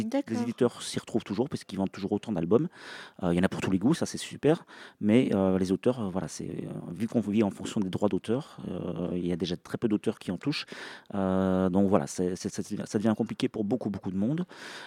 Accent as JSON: {"language": "French", "town": "Paliseul", "region": "Wallonia", "country": "Belgium", "said": "Alors je viens de Belgique, pas très loin d'ici, dans les Ardennes belges, donc juste de l'autre côté de Sedan en fait, une petite commune qui s'appelle Palizel."}